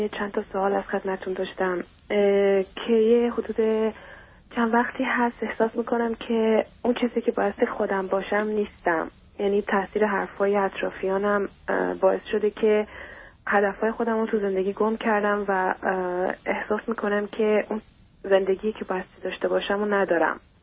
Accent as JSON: {"language": "Persian", "country": "Iran", "moved": "yes", "lives_now": "Vancouver, Canada", "said": "2 سال از ایران اومدیم و من ونکوور زندگی میکنم نه آمریکا."}